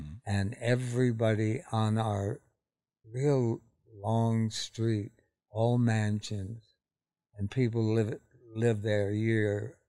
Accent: Montreal, Quebec, Canada; born there; I was born in Montreal.

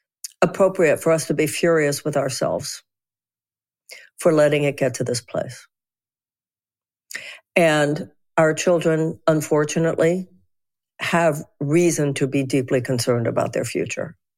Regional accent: Texas, United States; I'm a Jew from Texas. You know, Texans are not subtle people. Jews aren't subtle people.

